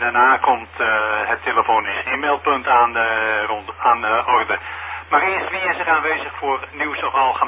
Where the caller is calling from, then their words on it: Sneek, Friesland, Netherlands; hè, QTH Sneek.